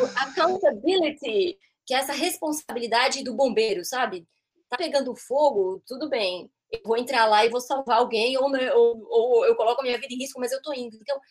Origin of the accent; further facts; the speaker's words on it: Greece; Portuguese is a second language; Eu sou grega, então não tem nada de excepcional na minha linguagem.